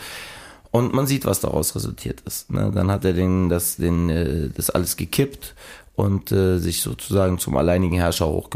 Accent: Germany; Also als deutscher Jugendlicher, also ist es uncool zu sagen, ich bin stolzer Deutscher und so.

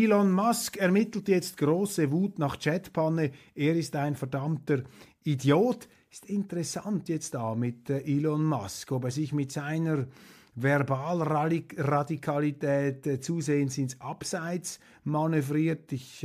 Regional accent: Switzerland; als Schweizer sage ich Ihnen, wir sind gerne klein.

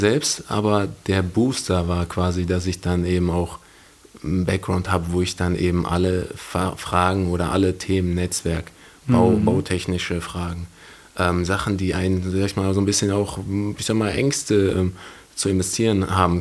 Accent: Wuppertal, North Rhine-Westphalia, Germany; born there; now in Düsseldorf, Germany; ansonsten bin ich gebürtiger Wuppertaler hier aus der Region.

